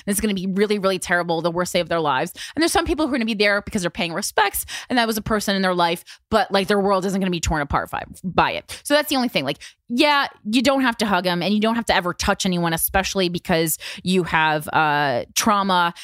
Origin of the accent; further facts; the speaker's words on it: Union, New Jersey, United States; And she is from my hometown of Union, New Jersey.